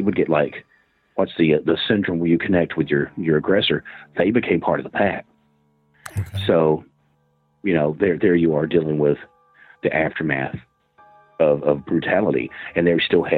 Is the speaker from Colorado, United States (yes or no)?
no; Princeton, Kentucky, United States; And that's my hometown.